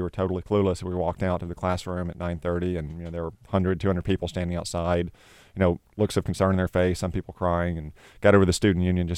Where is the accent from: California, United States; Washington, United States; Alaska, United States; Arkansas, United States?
Arkansas, United States; Dardanelle; Born and raised in Dardanelle in the River Valley in Yell County. My folks live on a small cattle farm.